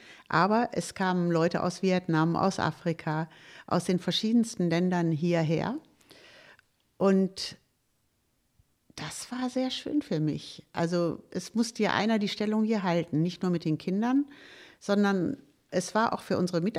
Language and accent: German; Germany; Ich bin ja ein anderer Jahrgang, also ich bin ja wirklich im Krieg geboren. Und Deutscher zu sein, deutsch sich zu fühlen, war fast nicht möglich nach dem Krieg.